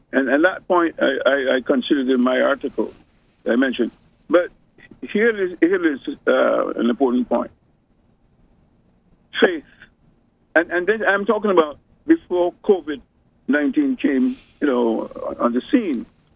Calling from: Brooklyn, New York, United States; Yeah, from Brooklyn, New York. I'm calling from Brooklyn, New York.

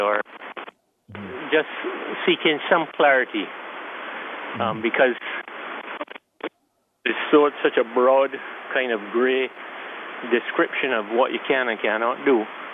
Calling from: Christchurch, Canterbury, New Zealand; Christchurch.

